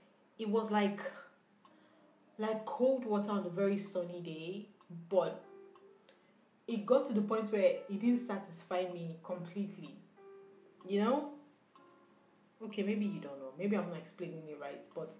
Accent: Nigeria; as a Nigerian living in Nigeria, I didn't appreciate this book at all.

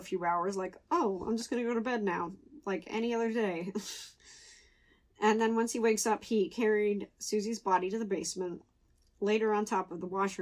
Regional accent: Hope, New Jersey, United States; I'm from Hope, New Jersey, not Hopewell. It's a different place.

